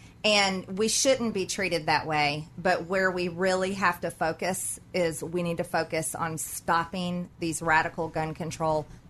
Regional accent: United States; And for me as an American woman, to be able to own a firearm to protect myself and my family

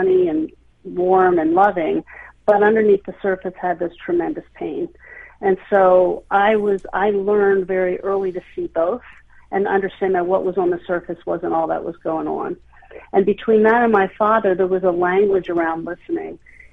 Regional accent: Hershey, Pennsylvania, United States; I grew up in Hershey.

